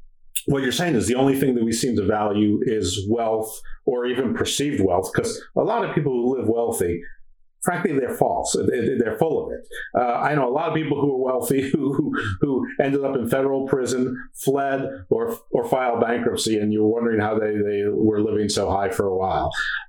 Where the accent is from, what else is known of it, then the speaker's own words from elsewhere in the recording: United States; But, as an American kid living in the suburbs, I didn't know what that means.